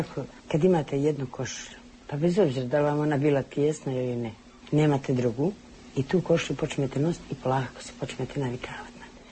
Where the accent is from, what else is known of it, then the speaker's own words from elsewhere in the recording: Mostar, Federation of Bosnia and Herzegovina, Bosnia & Herzegovina; Meni je moj grad jako drag, ja sam Mostarka